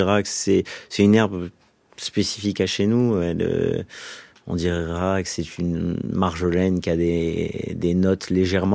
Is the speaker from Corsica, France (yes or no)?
yes; Corsica, France; Moi, je suis originaire, en fait, du Nord, pas loin de Bastia, en fait.